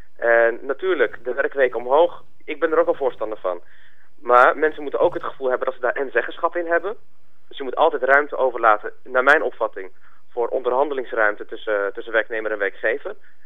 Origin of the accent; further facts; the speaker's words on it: Culemborg, Gelderland, Netherlands; ik kom niet uit Duitsland, ik kom uit de Betuwe, het gebied van Flipke en Shampotjes.